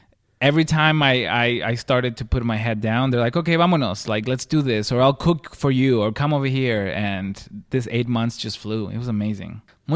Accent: Ciudad Juárez, Chihuahua, Mexico; From Juarez. Mm-hmm.

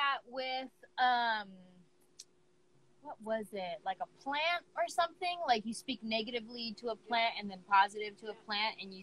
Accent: San Jose, California, United States; I was flying at the park by my house where I grew up in San Jose.

